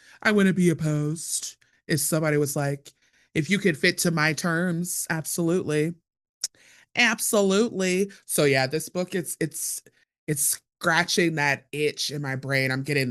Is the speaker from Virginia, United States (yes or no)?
no; Cleveland, Ohio, United States; And I also love seeing my hometown of Cleveland just like shining in its glory